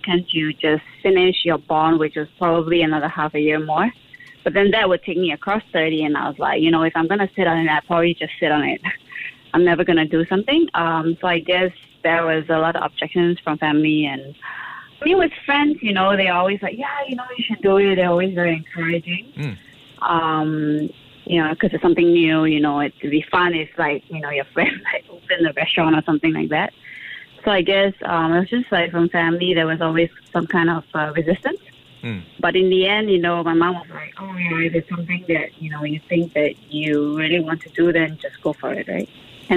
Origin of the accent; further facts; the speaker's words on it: Singapore; being a Singaporean, I just wanted to take what I've learned abroad back here and just start something.